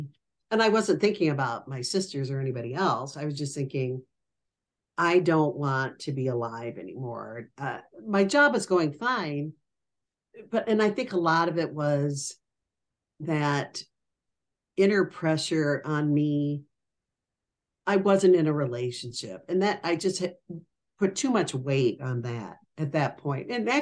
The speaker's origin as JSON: {"language": "English", "town": "Fort Dodge", "region": "Iowa", "country": "United States", "tie": "born or raised there", "said": "So I went back to my hometown with the intention of stopping drinking."}